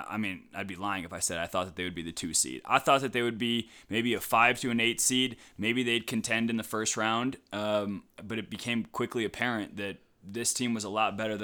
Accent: Cleveland, Ohio, United States; So my trajectory, I'm from Cleveland, so I was sort of groomed on the LeBron years.

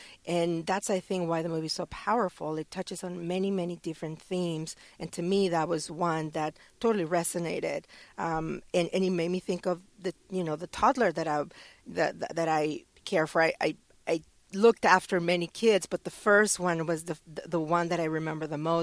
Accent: Mexico; moved away as an adult; I'm originally from Mexico. I grew up, I was born there and I grew up there. I didn't move here until almost 20 years ago, until I was already graduated from college.

